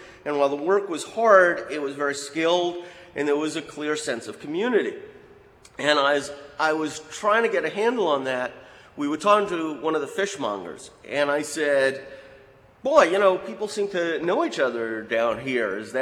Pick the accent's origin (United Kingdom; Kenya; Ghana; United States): United States; New York; Now, I grew up in New York, and you don't stand on streetlights and street corners down by the docks at 4 a.m.